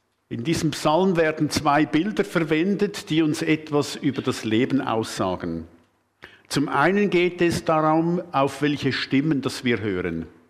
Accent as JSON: {"language": "German", "country": "Switzerland", "said": "Bei uns in der Schweiz weiß niemand besser, wie man mit Trockenheit umgeht, als die Walliser."}